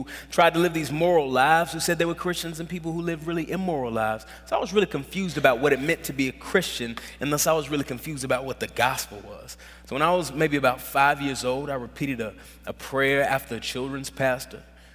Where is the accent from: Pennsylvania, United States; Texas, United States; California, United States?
Texas, United States; Dallas; I grew up in Dallas, Texas, which is the greatest city in the world, with the greatest football team in the world.